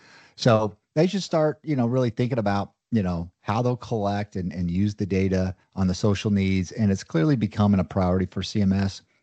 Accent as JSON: {"language": "English", "town": "Ozark", "country": "United States", "said": "You know me, I'm from Ozark, right?"}